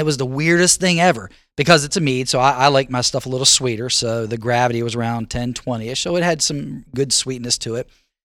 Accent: Delaware, United States; And I grew up in Delaware.

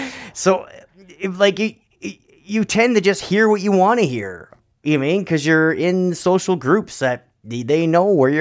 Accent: Canada; we're Canadian

